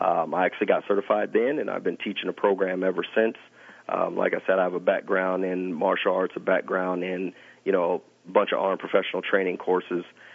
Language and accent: English; San Diego, California, United States; I just flew in from California. I'm from San Diego, California. So out here in Florida, always a good time in Florida.